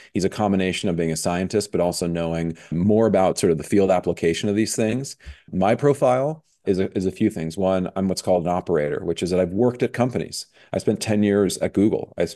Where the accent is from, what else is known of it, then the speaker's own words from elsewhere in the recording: San Francisco, California, United States; You know, San Francisco is my hometown